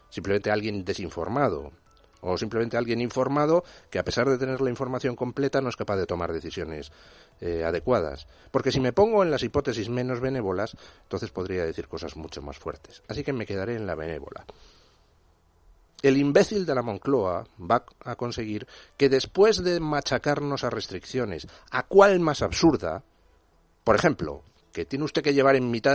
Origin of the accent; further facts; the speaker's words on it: Spain; en España ya nos salimos. Soy español.